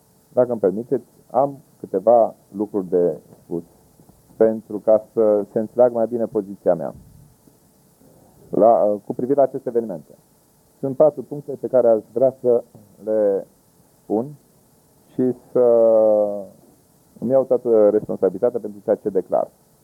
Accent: Romania; Zic, ca român și ca ofițer am zis cine vrea să facă acest lucru și l-am făcut.

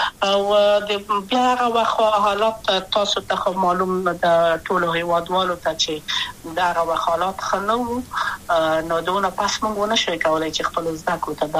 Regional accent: Kabul, Afghanistan; also born or lived in Maidan Wardak; د لید کابل په تخته پل سیمه کې یم او لویا شویم کابل کې

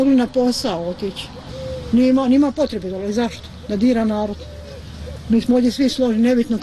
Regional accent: Croatia; Zato što sam katolička ispovijest. Ja sam iz Hrvatske došla da sad ponovo ovdje doživljam stresove.

